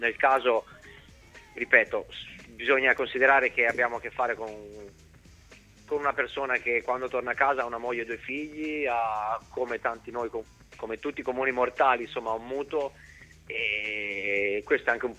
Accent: Emilia-Romagna, Italy; io sono romagnolo e poi mi sto trovando bene in città

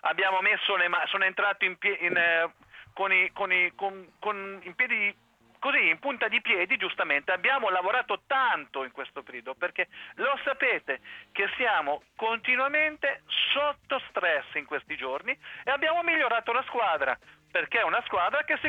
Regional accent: Ancona, Marche, Italy; io sono d'Ancona, non è che sono... di Ascoli o di qualche altra parte

